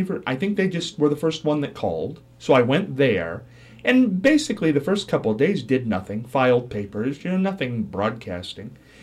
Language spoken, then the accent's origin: English; Marion, Ohio, United States; I am from Marion. I've always stayed in Marion. And my mother was born, they're all Ohio people.